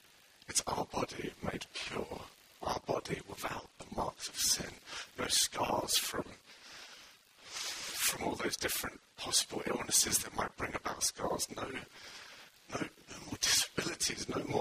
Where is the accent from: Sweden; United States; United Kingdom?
United Kingdom; England; now in Bridgend, United Kingdom; And sadly, I'm from England.